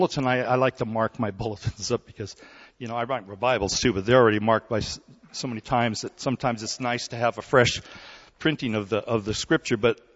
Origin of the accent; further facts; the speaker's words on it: South Korea; You know that I grew up in Korea, part of my life, and we had orphanages there